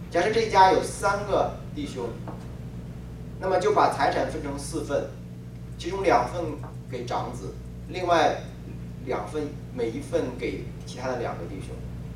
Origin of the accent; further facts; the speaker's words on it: China; 在我2010年回国的时候，就遇到一个挑战，我过马路的时候感到很危险，在我们的家乡的城市的大马路上